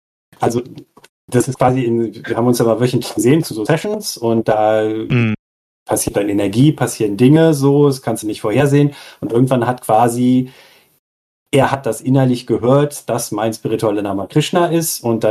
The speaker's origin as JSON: {"language": "German", "country": "Luxembourg", "moved": "yes", "lives_now": "Berlin, Germany", "said": "Ja, Luxemburg. Ich komme aus Luxemburg. Ursprünglich bin aber schon über die Hälfte meines Lebens seit 1998 in Berlin. So, ich kann auch Berlinern."}